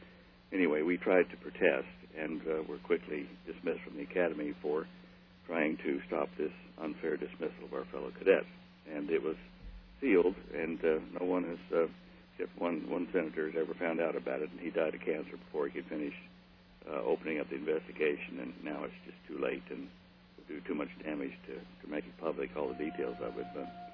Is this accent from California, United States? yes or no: no; Texas, United States; born there; I was born in Texas, so I'm a native Texan, and that's a big brag.